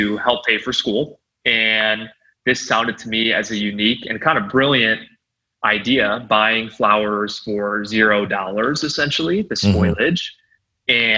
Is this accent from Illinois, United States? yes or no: yes; Chicago, Illinois, United States; and I grew up in Chicago.